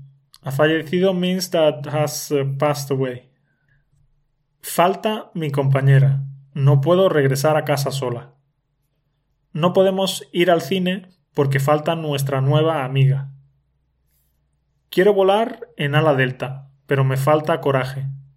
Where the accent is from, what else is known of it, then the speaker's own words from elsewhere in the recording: Spain; Ese nativo soy yo … Y ya sabéis que soy nativo de España